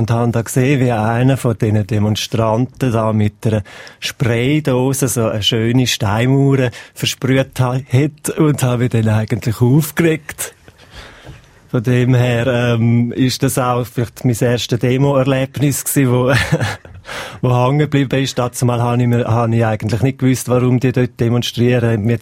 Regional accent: Davos, Graubünden, Switzerland; ich bin jetzt 41, bin in Davos aufgewachsen.

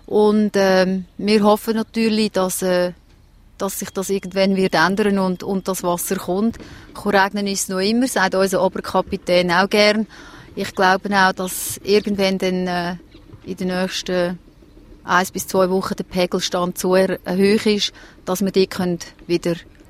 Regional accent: Aargau, Switzerland; also born or lived in Lucerne; now in Eastern Switzerland; Ich bin im Aargau aufgewachsen und habe auch eine relativ lange Station in der Zentralschweiz, genauer in Luzern, gemacht. Und ich bin jetzt halt in der Ostschweiz.

